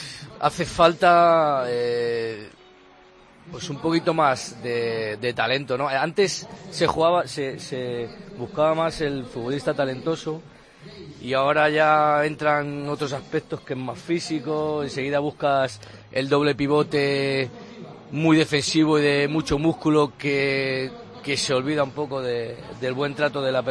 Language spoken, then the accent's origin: Spanish; Leganés, Community of Madrid, Spain; now in San Sebastián de los Reyes, Spain; soy nacido en Madrid, pero con 5 o 6 años llevo toda la vida viviendo en Leganés. Ahora vivo en Sanse, yo he cambiado